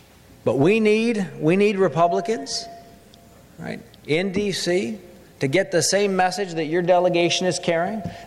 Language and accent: English; Missouri, United States; I was proud of the fact that he came to announce that plan in my home state of Missouri.